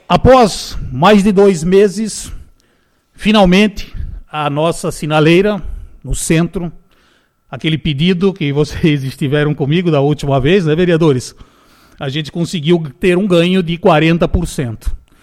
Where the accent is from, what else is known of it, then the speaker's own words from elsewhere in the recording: Curitiba, Paraná, Brazil; now in Guabiruba, Brazil; eu não sou guabirubense nascido aqui. Eu nasci no Paraná, eu sou curitibano.